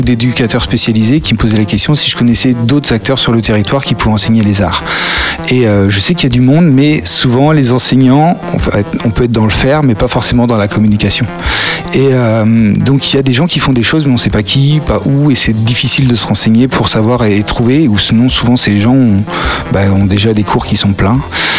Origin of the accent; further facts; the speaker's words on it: Normandy, France; je suis retourné en Normandie, là d'où je viens